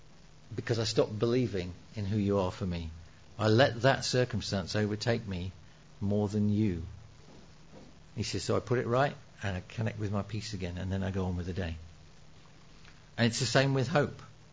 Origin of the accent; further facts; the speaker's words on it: United Kingdom; We could all use a bit more joy. We're too British.